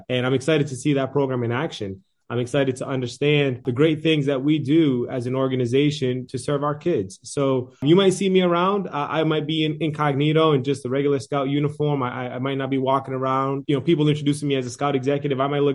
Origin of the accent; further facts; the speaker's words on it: Central Falls, Rhode Island, United States; also born or lived in Colombia; So I grew up in Columbia, South America. And my mother brought us here when I was a young boy. And I grew up in Central Falls, Rhode Island, graduating from Central Falls High School.